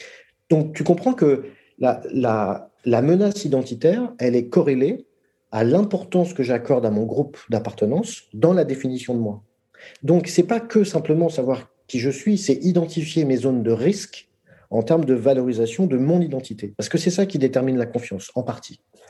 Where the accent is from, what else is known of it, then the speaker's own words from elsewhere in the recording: France; born there; Moi, je suis français parce que je suis né en France